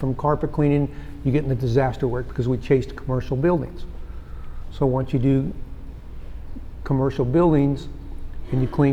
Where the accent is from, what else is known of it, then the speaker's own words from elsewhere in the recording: St. Louis, Missouri, United States; I grew up in St. Louis, which you know is a barbecue area.